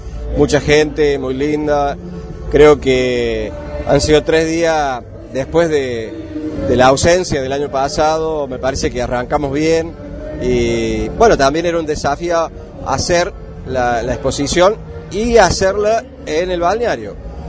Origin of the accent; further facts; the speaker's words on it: Escazú, San José, Costa Rica; nosotros, los que somos de Villa Escazú, conocemos que hay gente que falta